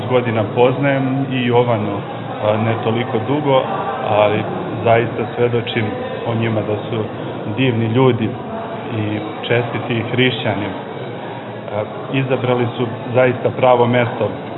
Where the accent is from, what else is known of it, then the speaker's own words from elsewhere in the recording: Valjevo, Kolubara District, Serbia; also born or lived in Australia; dolazim iz Valjeva, služim u bolničkoj crkvi Svetih Besrebrenika Kozme i Damjana pri Valjevskoj bolnici.